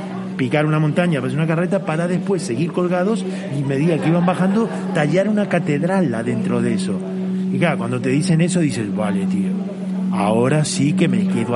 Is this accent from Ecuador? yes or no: no; Uruguay; now in Spain; Yo soy uruguayo, llevo 30 años aquí en España